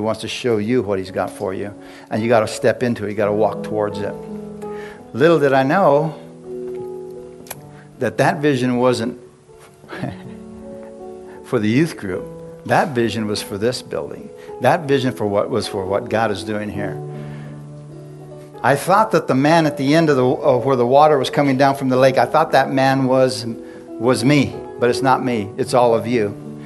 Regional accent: Bisbee, Arizona, United States; I'm from Bisbee. I'm a Mexican from Bisbee. Who would use a Mexican from Bisbee?

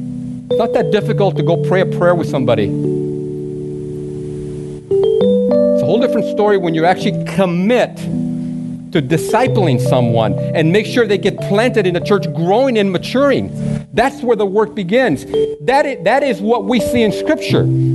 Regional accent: Bisbee, Arizona, United States; also born or lived in Naco, Mexico / Tucson, United States; I'm from Bisbee. I grew up in Bisbee. Literally lived in Naco, little tiny town, 2 blocks away from the Mexican border. Actually started school in Naco, Sonora.

